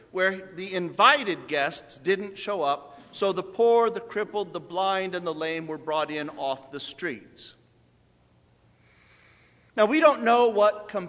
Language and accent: English; Rock Island, Illinois, United States; I learned that song as a child growing up in the First United Presbyterian Church of Rock Island.